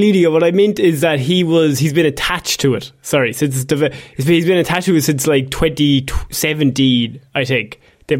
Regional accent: Ireland; As an Irish person, we're going to call him No Crack, and we're going to call him Bad Vibes.

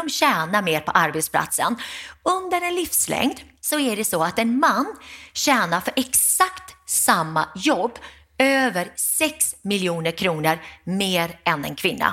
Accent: Gothenburg, Västra Götaland County, Sweden; efter en lång resa hamnade vi i Göteborg, miljonprogrammet Gammels Göteborg, arbetarkvarter Västra Frölunda. Och där växte jag upp. Jag hade 8 syskon, mormor och farmor som bodde hemma hos oss.

